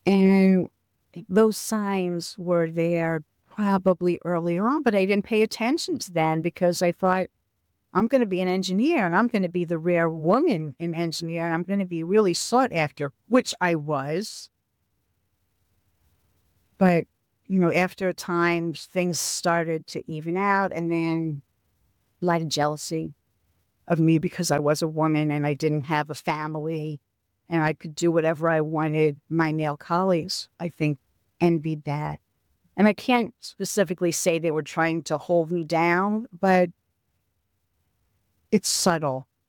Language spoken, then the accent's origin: English; Philadelphia, Pennsylvania, United States; moved away as an adult; because I came from Philadelphia to New York.